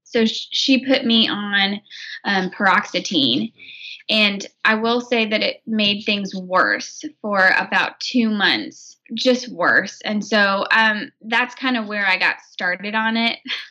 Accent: Illinois, United States; I'm from Illinois in the US, and I have a great family.

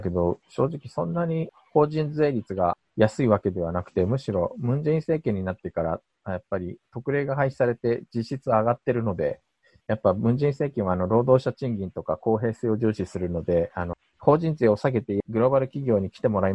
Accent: South Korea; 韓国人としては

